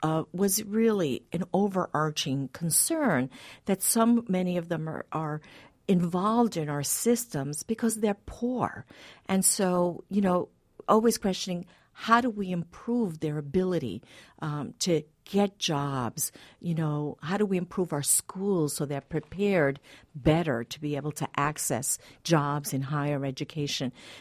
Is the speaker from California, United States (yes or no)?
no; New York City, New York, United States; You know, I grew up in the South Bronx. My parents came from Puerto Rico, you know, looking for a better life for their two children.